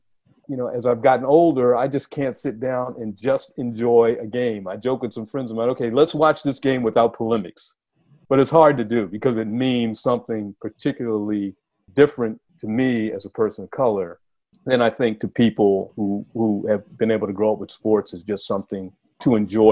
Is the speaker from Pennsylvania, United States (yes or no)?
no; Washington, District of Columbia, United States; growing up in Washington, D.C., my father was a sports fan, my mother was a sports fan